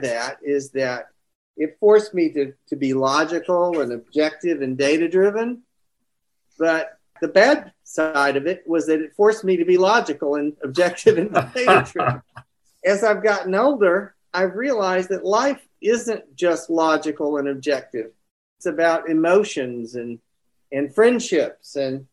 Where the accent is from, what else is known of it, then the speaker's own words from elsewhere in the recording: North Carolina, United States; I grew up in North Carolina, and I went to college in Boston